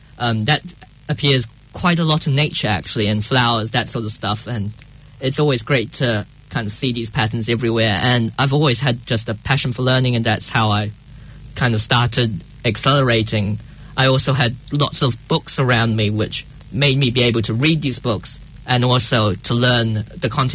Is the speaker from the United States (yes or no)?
no; Australia; also born or lived in England; I was born in England, but I moved here when I was very young. My parents' kind of family were here, both my mum's side and my dad's side was in Australia.